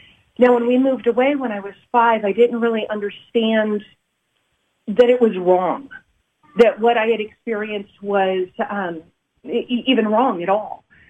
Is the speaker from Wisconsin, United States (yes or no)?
no; Paradise, California, United States; born there; that they actually drove to Paradise, California, while my mom was in labor, so that I could say that I was born in Paradise.